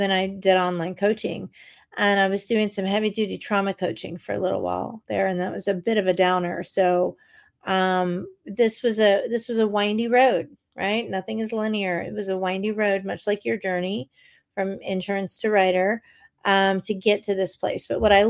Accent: Pearl River, Louisiana, United States; also born or lived in New Orleans; I was raised in Louisiana, Pearl River, Louisiana. It's by the Honey Island Swamp.

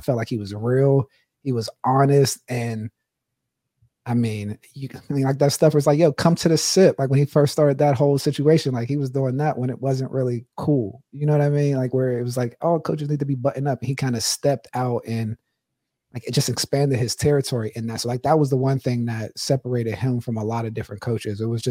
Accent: Pittsburgh, Pennsylvania, United States; I'm from Pittsburgh.

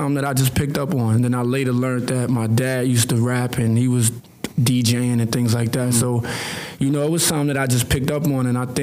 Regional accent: Harlem, New York, United States; Come to Harlem, we outside.

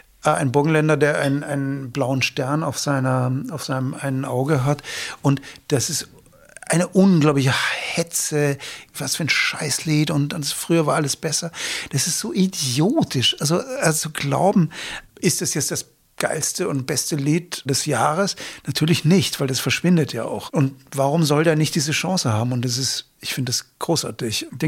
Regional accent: Lüneburg, Lower Saxony, Germany; also born or lived in Hannover; ich bin geboren in Hannover, aber aufgewachsen woanders in Lüneburg

